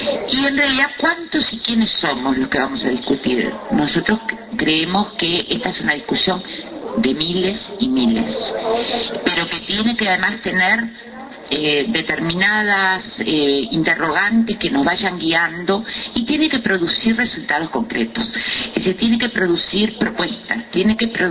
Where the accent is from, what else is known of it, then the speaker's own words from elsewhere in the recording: Uruguay; cómo somos los uruguayos y uruguayas en realidad